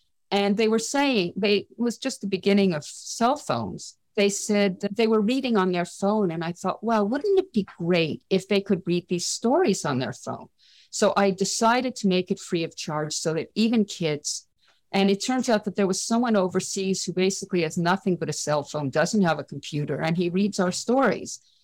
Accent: Canada; I'm Canadian

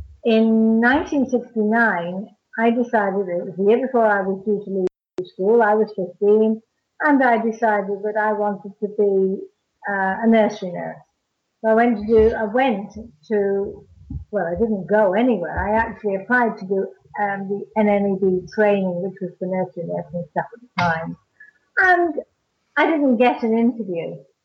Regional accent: Manchester, North West England, United Kingdom; also born or lived in London; I was born and lived there until I was going on six. And then we moved, Mum, my dad and myself, I'm an only child, we moved up to Manchester to live near my mother's twin brother and his wife

